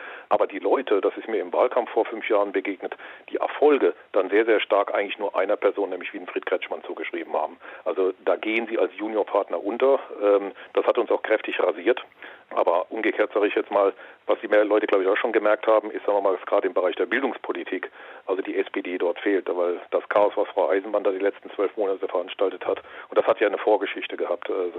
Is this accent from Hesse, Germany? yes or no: no; Mannheim, Baden-Württemberg, Germany; ich bin in den Quadraten geboren, ich bin ein Kind dieser Stadt, sicherlich. Also ich bin Mannheimer.